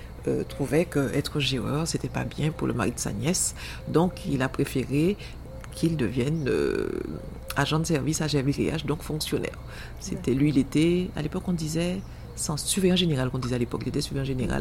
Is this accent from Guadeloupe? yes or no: yes; Trois-Rivières, Basse-Terre, Guadeloupe; Je suis née à Trois-Rivières puisque je suis de la région de Basse-Terre. Mm-hmm. Mes parents sont de Trois-Rivières